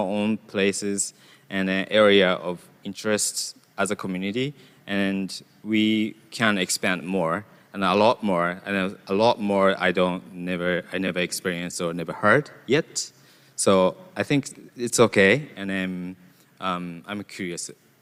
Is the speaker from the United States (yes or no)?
no; Japan; I grew up in Japan.